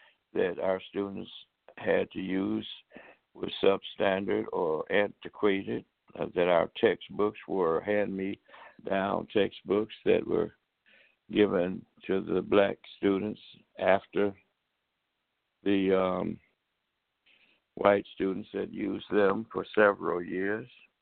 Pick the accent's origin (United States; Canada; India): United States; Tuskegee, Alabama; I remember as a young person when my hometown, which had a lot of educated people because we had the Tuskegee Institute College there